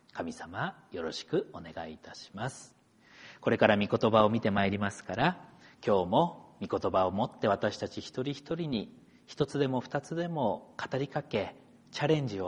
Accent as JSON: {"language": "Japanese", "town": "Yokote", "region": "Akita", "country": "Japan", "tie": "born or raised there", "lives_now": "Hamadori, Japan", "said": "しかし雪国で生まれ育ったはずの私も、今ではすっかりとこの浜通りの冬に慣れてしまいました。"}